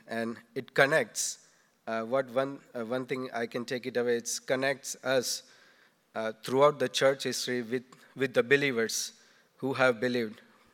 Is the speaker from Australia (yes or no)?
no; India; I grew up back in India